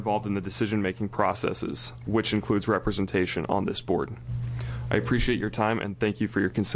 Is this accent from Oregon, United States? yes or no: yes; Dallas, Oregon, United States; I am from Dallas, Oregon. I graduated from St. Am Christian